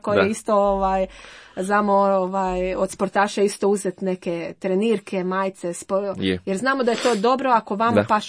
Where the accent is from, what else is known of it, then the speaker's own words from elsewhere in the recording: Pag, Zadar County, Croatia; ja dolazim iz Paga, znači isto ono malo mjesto, došla sam tu, išla sam ono studirat